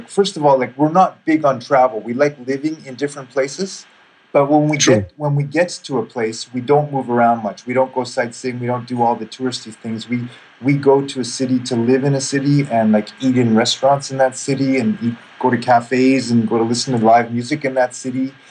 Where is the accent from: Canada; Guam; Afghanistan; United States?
Canada; my wife is Japanese and I'm Canadian, so we come from different cultural backgrounds and language was a barrier.